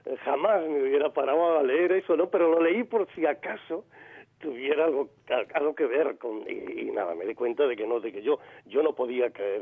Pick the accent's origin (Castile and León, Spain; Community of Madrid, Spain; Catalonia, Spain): Community of Madrid, Spain; Madrid; now in Granada, Spain; yo vengo de Madrid rebotado. Soy granadino, pero he vivido siempre en Madrid, me he educado allí, he trabajado allí en Televisión Española. Y me prejubiló Televisión, me vine a mi tierra a vivir y aquí estoy